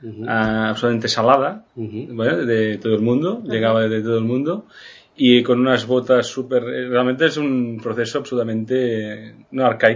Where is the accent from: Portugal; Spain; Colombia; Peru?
Spain; Igualada, Catalonia; Nosotros soy de Igualada, está cerca de Lérida